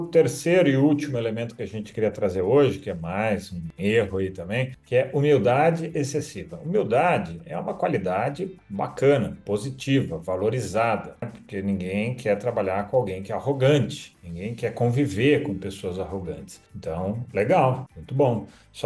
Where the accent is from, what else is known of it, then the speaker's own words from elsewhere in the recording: Brazil; aprendi como a gente, como brasileiro, a gente se posiciona meio apagadão, sabe?